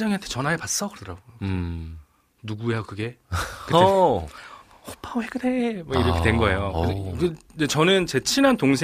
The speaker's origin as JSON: {"language": "Korean", "town": "Yongin", "region": "Gyeonggi Province", "country": "South Korea", "tie": "born or raised there", "said": "저는 이제 고향이 경기도 용인이었고, 근데 이제 용인이라는 곳이 이제 좀 좁다 보니까 네네. 다들 이렇게 알고 지내는 이제 사이인데"}